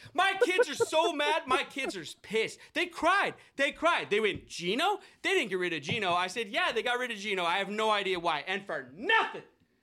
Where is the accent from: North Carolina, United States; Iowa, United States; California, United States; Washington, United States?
Washington, United States; Seattle; I'm from Seattle, and I love them, so I'm going to mention it.